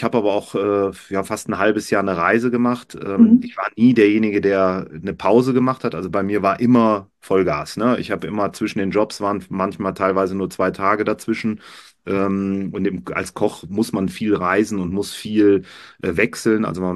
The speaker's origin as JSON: {"language": "German", "town": "Cologne", "region": "North Rhine-Westphalia", "country": "Germany", "tie": "born there", "said": "Ich bin ein gebürtiger Kölner, wollte immer in die Heimat zurück"}